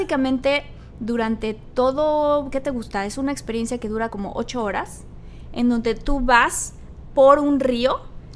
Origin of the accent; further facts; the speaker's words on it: Tabasco, Mexico; Yo soy de Tabasco.